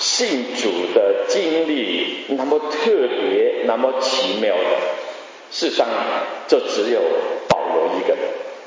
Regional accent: China; 但是最好就是我们中国人，就是因为我们中国人最明白中国人是想我们的文化每一方面。

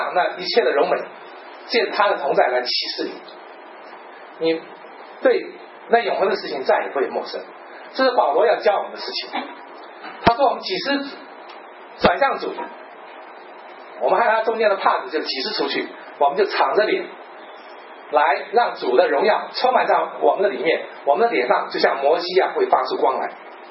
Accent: Taiwan; now in Canada; 所以我自己呢，来加拿大的时候是1977年，到现在这么多年了，跑到美国去。你要给我美国护照，我是台湾人，到中国可以拿台胞证。

